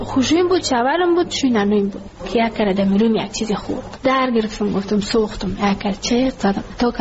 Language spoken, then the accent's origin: Persian; Ghazni, Afghanistan; now in Kabul, Afghanistan; ما کابل آمده از غزنی هستیم